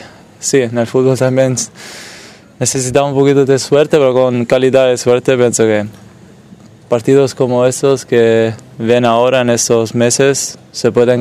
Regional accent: Italy; Spanish is a second language; para nosotros que somos italianos una cosa muy, muy triste

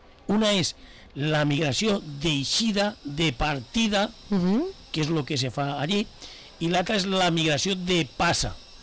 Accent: Valencian Community, Spain; jo traque el pit, jo sóc de València

